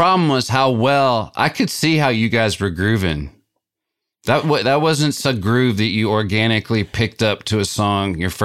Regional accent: Little Rock, Arkansas, United States; Well, the Ozarks. So that's what my mother was brought up in. But I'm from Little Rock.

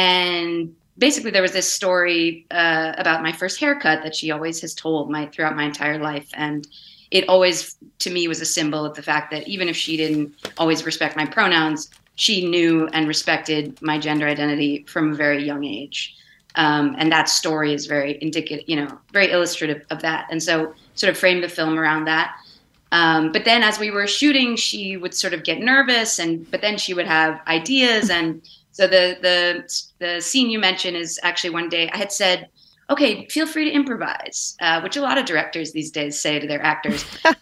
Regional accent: Vermont, United States; But, I grew up in Vermont, and in the pandemic, I spent some time there early on.

